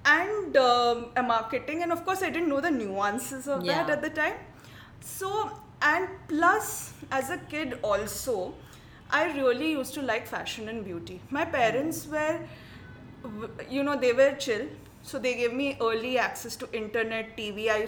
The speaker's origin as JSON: {"language": "English", "town": "Hyderabad", "region": "Telangana", "country": "India", "tie": "born or raised there", "said": "I was born and brought up in Hyderabad, back in the day when many people did not know Hyderabad existed as a city. Mom and dad had moved there from Calcutta early on. And yes, so I grew up in Hyderabad"}